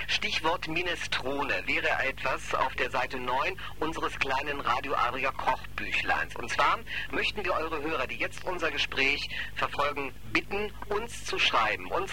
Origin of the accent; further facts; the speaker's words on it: Hamburg, Germany; da ich ja ein Junge von der Küste bin, aus Hamburg komme